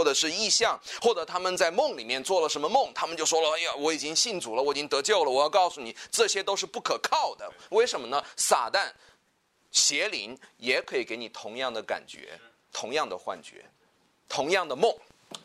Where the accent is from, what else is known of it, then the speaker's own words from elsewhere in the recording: China; 我们中国人会喜欢说，哎呀，这个是西方的信仰